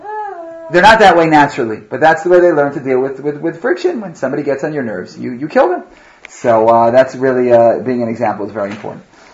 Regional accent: New York, United States; I grew up near one in New York

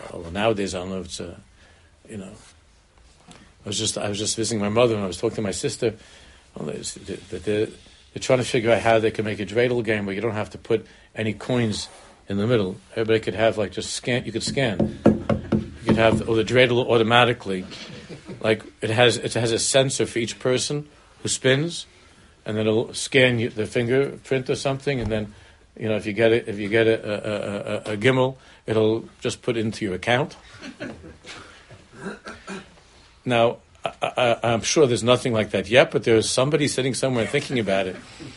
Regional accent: United States; I grew up in America and I was hoping to bump into some of my favorite characters or something.

